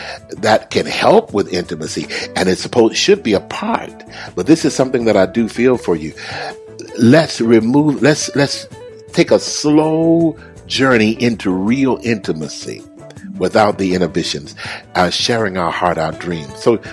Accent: Atlanta, Georgia, United States; I'm going to Atlanta right here in my hometown.

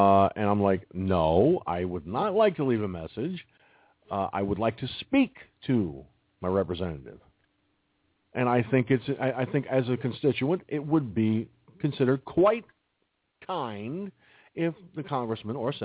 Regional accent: Peekskill, New York, United States; also born or lived in Valhalla, United States; Yes, it is. I was born in Valhalla, New York, and raised in Peekskill. I'm a volunteer fireman with the city of Peekskill.

